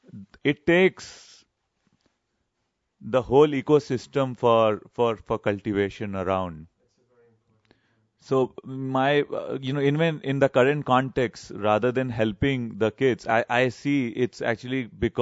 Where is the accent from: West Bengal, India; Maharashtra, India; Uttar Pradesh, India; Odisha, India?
Uttar Pradesh, India; Allahabad; Like, you know, I was born and raised in Allahabad.